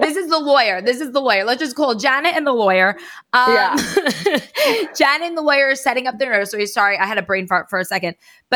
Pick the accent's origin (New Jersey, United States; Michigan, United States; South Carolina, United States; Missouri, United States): New Jersey, United States; And I was like, we're from Jersey. What are you talking about?